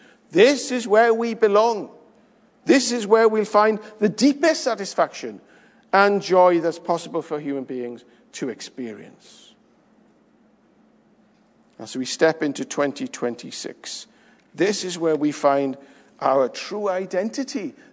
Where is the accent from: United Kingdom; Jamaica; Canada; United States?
United Kingdom; Wales; I'm Welsh.